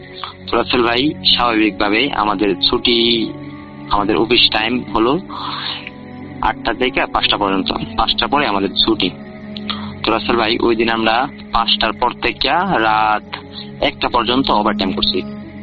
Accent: Kishoreganj, Dhaka Division, Bangladesh; আমার বাড়ি, আমার দেশের বাড়ি হলো কিশোরগঞ্জ মারিয়া বিন্নাটি।

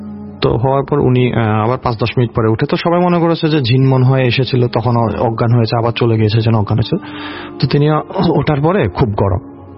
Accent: Panchagarh, Rangpur Division, Bangladesh; অনেকে আবার বলবে যে আমার চট্টগ্রামে থাকে বা পঞ্চগড়, কেন আমাদের বাড়ি পঞ্চগড়ে বাট আমার সেরিয়াল হয়েছে চট্টগ্রামে।

